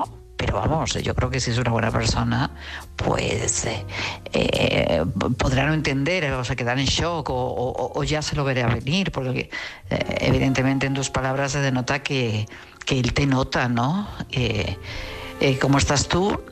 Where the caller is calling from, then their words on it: Madrid, Community of Madrid, Spain; de Madrid.